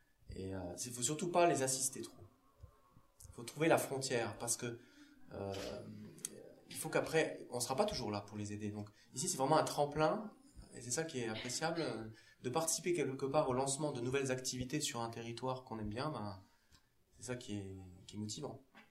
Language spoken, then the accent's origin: French; Thionville, Grand Est, France; Je suis lorrain d'origine, je suis originaire de Moselle-Land, de Thionville